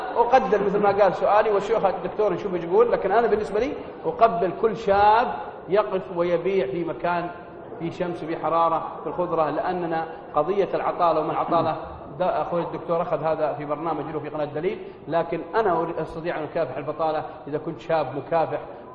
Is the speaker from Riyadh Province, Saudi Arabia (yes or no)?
no; Al-Qassim, Saudi Arabia; لانه ازمه حمير عندنا في القصيم